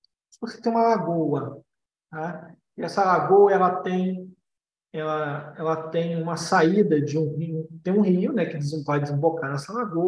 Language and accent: Portuguese; Rio de Janeiro, Brazil; eu sou aqui do Rio, Lagoa Rodrigo de Freitas.